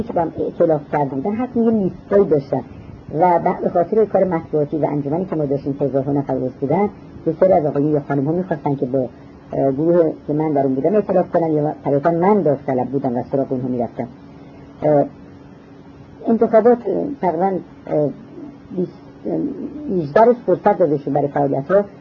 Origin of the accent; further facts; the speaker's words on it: Iran; به عنوان یک ایرانی علاقمند به مسائل نگاه میکردم